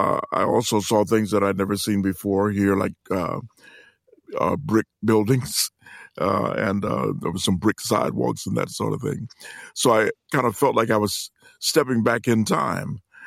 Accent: Miami, Florida, United States; now in Atlanta, United States; Well, I came to Atlanta from Miami, Florida. I lived in the area called Liberty City. And my experience there was one of growing up in an intact family with a mother and father and three siblings.

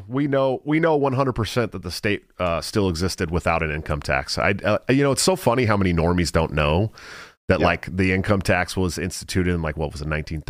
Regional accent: West Coast, United States; I live in a place where they're still arresting people for simple possession here. You know, and I come from the West Coast

